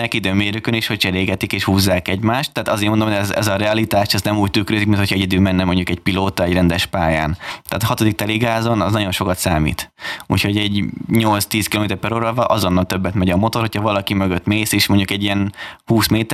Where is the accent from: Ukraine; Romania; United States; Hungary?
Hungary; tehát én Európából vagyok így a második magyar, aki kiutazott